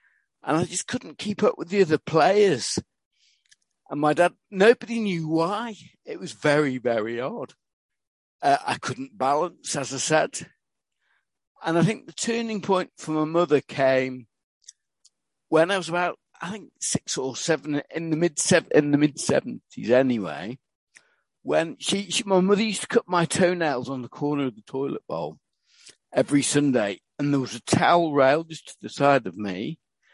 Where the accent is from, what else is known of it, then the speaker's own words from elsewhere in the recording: Liverpool, North West England, United Kingdom; born there; My family background is quite odd because I was actually adopted from Liverpool at 18 weeks old.